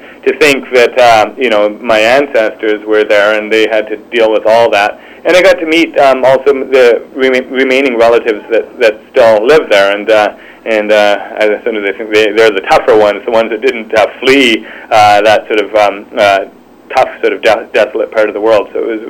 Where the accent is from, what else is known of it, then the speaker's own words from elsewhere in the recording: British Columbia, Canada; born there; No, I was born in Vancouver Island. Both my parents are Scottish, though.